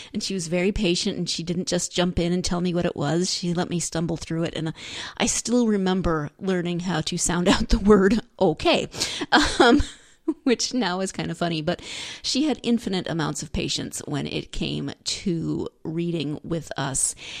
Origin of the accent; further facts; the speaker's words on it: Montana, United States; My hometown is about 1,000 people, and I was convinced that my mom's hometown was a city, even though no one outside of Montana would consider Libby, Montana a city.